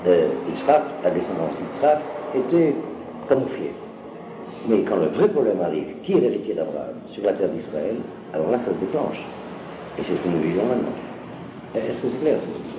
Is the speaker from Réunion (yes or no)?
no; Algeria; j'ai vécu cette vie-là, puisque je suis originaire d'Algérie, c'est un pays d'islam.